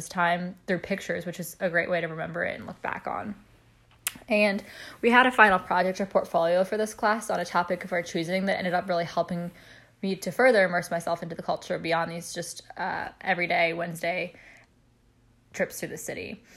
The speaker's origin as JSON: {"language": "English", "country": "United States", "said": "I was always kind of hyper aware while I was there of my presence of being an American"}